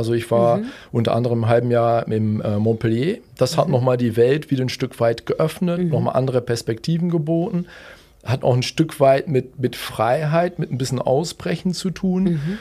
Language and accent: German; Belgium; wo ich herkomme, also aus Belgien